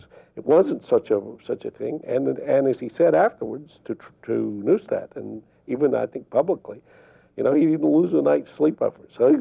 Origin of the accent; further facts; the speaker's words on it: United States; as a national security analyst and as an American